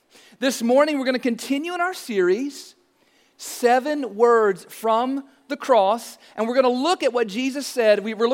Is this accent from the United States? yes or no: yes; Bowling Green, Kentucky, United States; I was born and raised right here in Bowling Green. And growing up here, I mean, there are just some things growing up in the 80s and growing up in the 90s right here in Bowling Green.